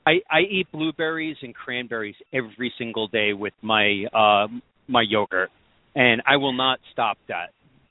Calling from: North Canton, Ohio, United States; North Canton.

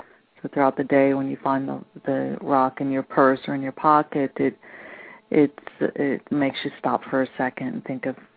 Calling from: Miami, Florida, United States; I'm reaching you from Miami, Florida, the Magic City.

